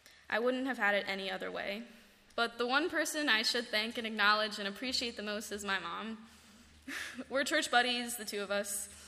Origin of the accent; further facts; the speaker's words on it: United States; I grew up in Frederick County. All my friends are Catholic.